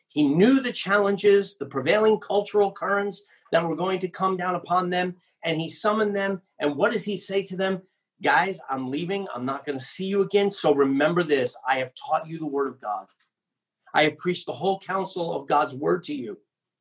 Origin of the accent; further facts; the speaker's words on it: New York City, New York, United States; I'm a New Yorker, so I love the New York skyline, although it's changing. It's not the skyline of my youth.